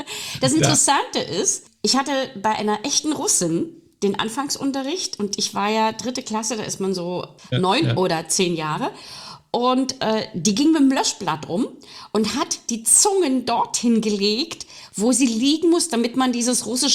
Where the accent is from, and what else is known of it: Belarus